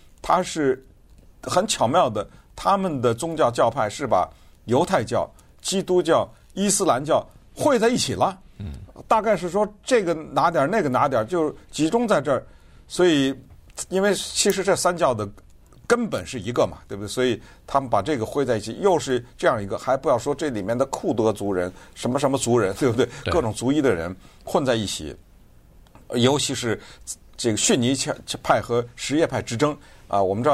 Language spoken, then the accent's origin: Chinese; United States; 就是我们美国人说的这个贸啊